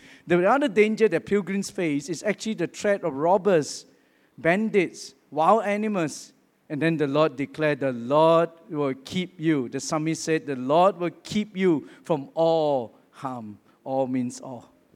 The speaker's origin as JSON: {"language": "English", "country": "Singapore", "said": "I come from Singapore. We are all expected to serve in the army."}